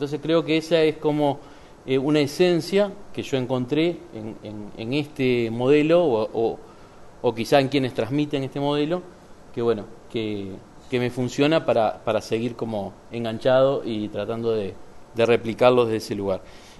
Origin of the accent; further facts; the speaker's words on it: Uruguay; de Uruguay